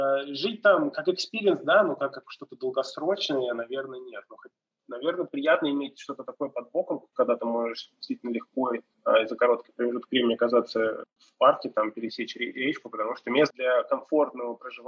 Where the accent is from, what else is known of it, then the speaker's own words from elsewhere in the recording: Russia; now in New York, United States; если у меня ностальгия там, по России, по моему родному городу, да, в России, она из того, что я там вырос.